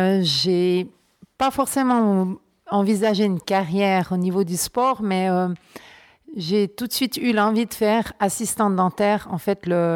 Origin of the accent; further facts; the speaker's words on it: Farvani, Fribourg, Switzerland; Alors, je viens de Farvani, c'est un petit village dans le canton de Fribourg. Mes parents, ben, ils sont suisses tous les deux, mais j'ai une maman suisse-allemande